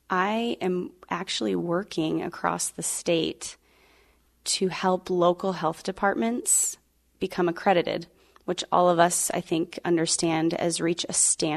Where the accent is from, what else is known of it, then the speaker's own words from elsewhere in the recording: Billings, Montana, United States; Well, I grew up here in Montana, in Billings, Montana.